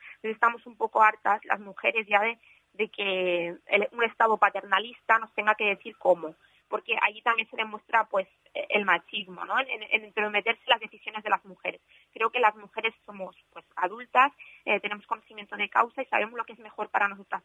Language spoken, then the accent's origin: Spanish; Spain; yo no he hecho ningún proceso migratorio, yo he nacido en España, yo soy española.